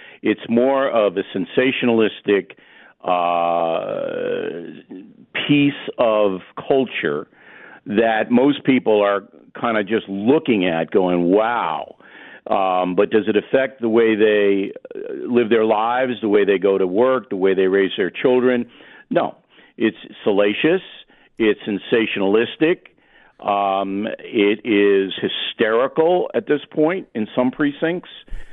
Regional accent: United States; Now, if you're an Israeli, of course, but as an American, we're looking at this on the outside.

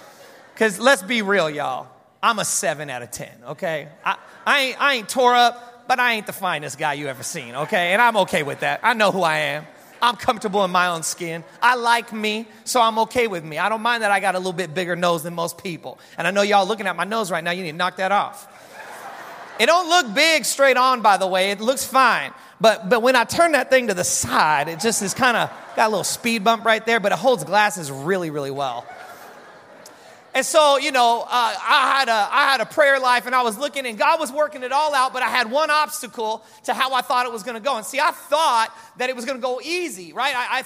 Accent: Hayward, California, United States; also born or lived in Bay Area; But I was born in the Bay Area. I was born in Hayward and grew up in the area a little south of there and, just across the Dumbarton Bridge. And so it's good to come back to Northern California

